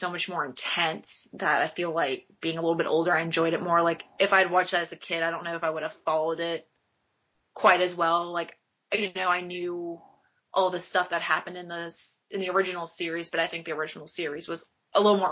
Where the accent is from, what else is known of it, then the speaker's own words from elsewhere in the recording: United States; Well, I grew up in America, so I pretty much watched it on a Toonami, like, every day.